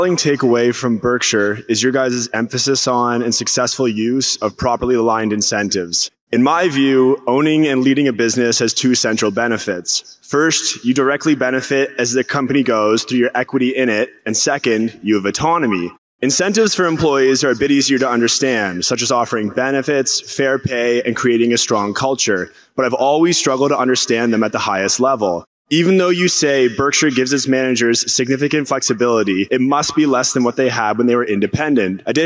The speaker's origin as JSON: {"language": "English", "town": "Avonport", "region": "Nova Scotia", "country": "Canada", "said": "I'm from Avonport, Nova Scotia in Canada."}